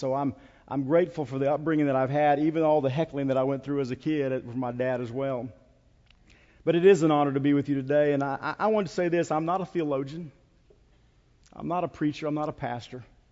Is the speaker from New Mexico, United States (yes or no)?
yes; Tucumcari, New Mexico, United States; when I was a kid growing up in Tucumcari.